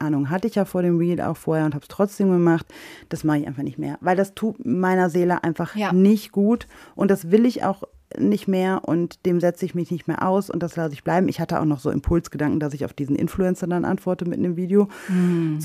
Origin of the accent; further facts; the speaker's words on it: Oberhausen, North Rhine-Westphalia, Germany; ich bin in Oberhausen geboren, mein Vater kommt aus Pakistan und so weiter. Ich bin hier aufgewachsen